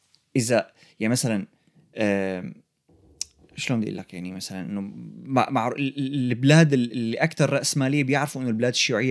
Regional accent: Syria; now in Canada; احنا جينا من سوريا لهون

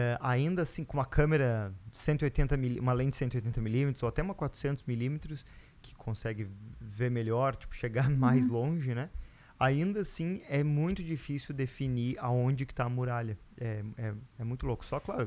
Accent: Lajeado Grande, Rio Grande do Sul, Brazil; o Lajado Grande, que é de onde eu sou, né? Uma vilinha de 200

